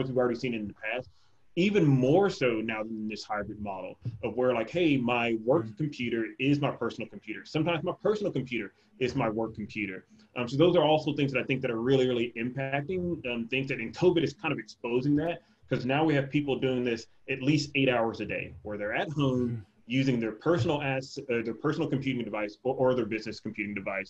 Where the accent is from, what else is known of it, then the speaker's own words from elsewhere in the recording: the South, United States; You know, I'm from the South, so I can talk forever.